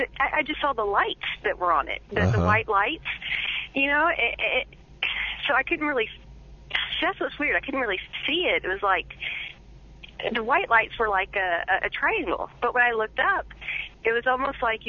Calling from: Oregon, United States; I'm calling from Oregon.

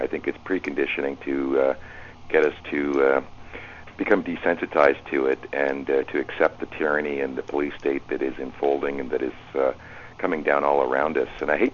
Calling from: Montreal, Quebec, Canada; I'm calling from Montreal.

